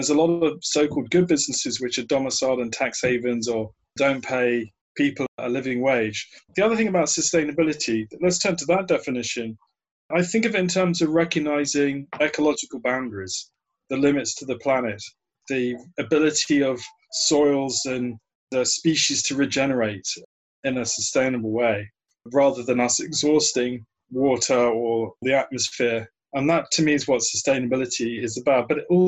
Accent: England, United Kingdom; born there; So I'm from the family of Italian immigrants. My father's Italian, my mother is English. I was born in England, but my father and my grandfather, they started life in Puglia in southern Italy

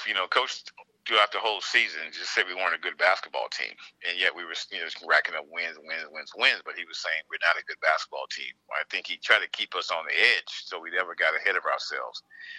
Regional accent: Baton Rouge, Louisiana, United States; I saw Indiana play LSU, and I'm from Baton Rouge.

